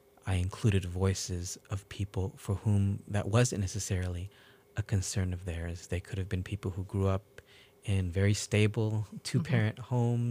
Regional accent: San Francisco, California, United States; also born or lived in Madrid, Spain; I grew up in San Francisco and lived in Madrid, Spain for the better part of 10 years

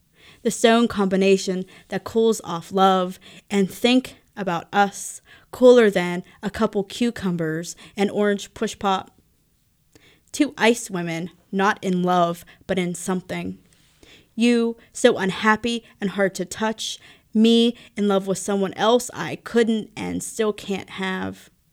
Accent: Monaca, Pennsylvania, United States; So here's a poem about my hometown. Monaca, PA.

